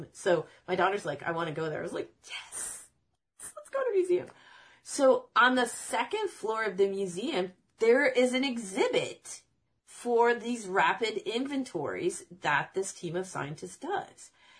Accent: Illinois, United States; And the cool thing about that is I grew up in Central Illinois.

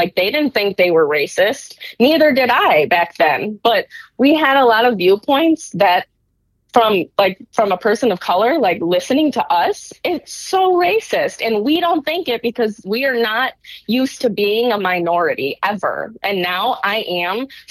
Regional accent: Rockton, Illinois, United States; now in Detroit, United States; I grew up in Rockton, Illinois. It is like primarily white. Like when you look at the demographics, it doesn't even have like black on there. And now I live in Detroit.

